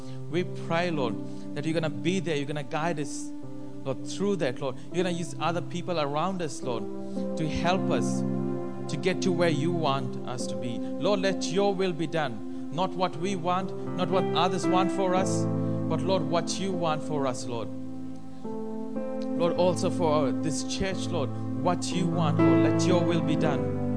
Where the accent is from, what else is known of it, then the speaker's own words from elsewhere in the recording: Fiji; because I come from Fiji.